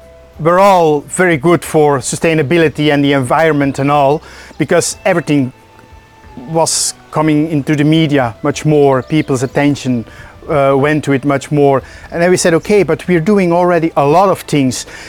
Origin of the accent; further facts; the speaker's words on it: Belgium; moved away as an adult; now in Ireland; Originally, we're from Belgium, actually, and we moved over to Ireland, I think, about 9 years ago in 2014.